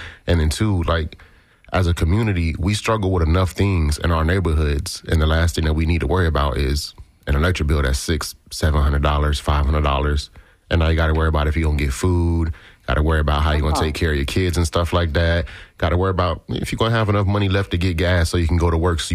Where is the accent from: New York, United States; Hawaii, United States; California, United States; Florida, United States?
Florida, United States; Tampa; So I'm actually a native here. I'm from Tampa, Florida, you know, and I was raised in the neighborhood of Sulphur Springs, and back then it was rough.